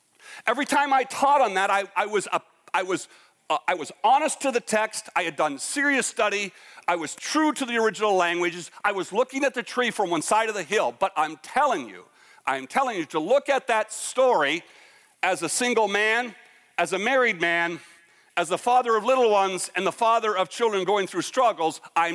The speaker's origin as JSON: {"language": "English", "region": "Ontario", "country": "Canada", "tie": "born or raised there", "lives_now": "United States", "said": "I grew up in Ontario, and I thought figs were fig Newtons."}